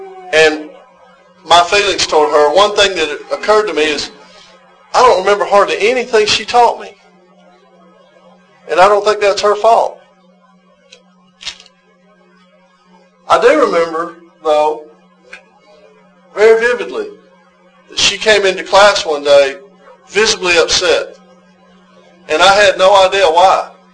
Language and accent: English; Opelika, Alabama, United States; I was raised in Alabama, Opelika. I'm a son of the South.